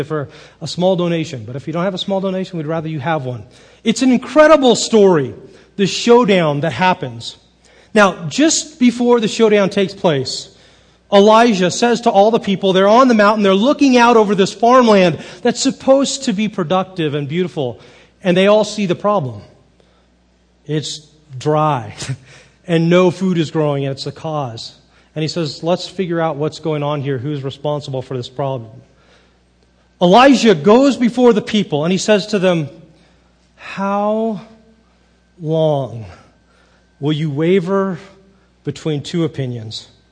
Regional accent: Carmel Valley, California, United States; It's interesting because I grew up in Carmel Valley, California.

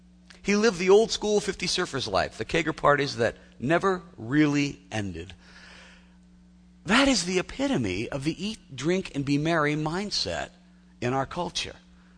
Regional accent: California, United States; I was raised in Southern California, man. They call it June gloom down there, you know.

